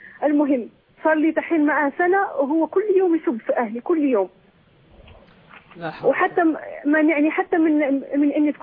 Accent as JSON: {"language": "Arabic", "country": "Morocco", "lives_now": "Medina, Saudi Arabia", "said": "أنا مغربية ومتزوجة سعودي."}